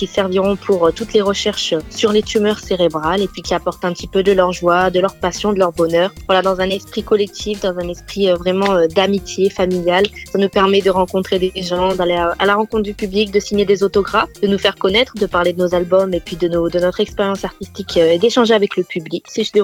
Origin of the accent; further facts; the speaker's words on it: Bordeaux, Nouvelle-Aquitaine, France; Effectivement, voilà, je suis bordelaise, c'est ça.